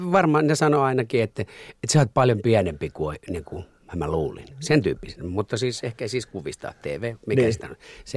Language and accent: Finnish; Masku, Southwest Finland, Finland; also born or lived in Turku; viitisen vuotta mä asuin Turun Rauhankadulla, puutaloalueella, vanhalla puutaloalueella. Ja sieltä muutettiin Maskuun. Mun isä rakensi sinne pienen omakotitalon ja sitten mä oon varhaisnuoruuteni ja teini. No, melkein parikymppisen asti sitten asunut sitten siellä Maskussa, kunnes mä muutin takaisin Turkuun.